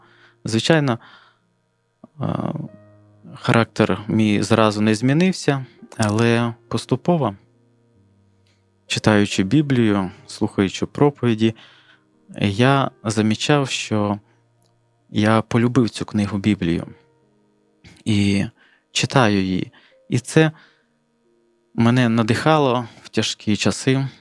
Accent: Kyiv, Ukraine; born there; Я народився в місті Києві.

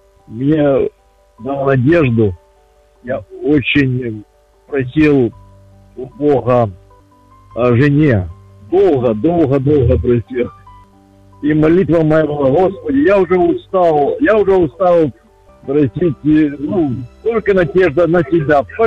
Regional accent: Kyiv, Ukraine; я з Києва.

